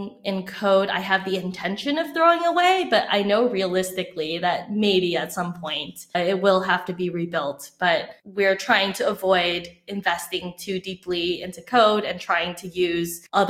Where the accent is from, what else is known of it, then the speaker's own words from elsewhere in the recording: California, United States; And for me, growing up in Silicon Valley and being around, you know, tech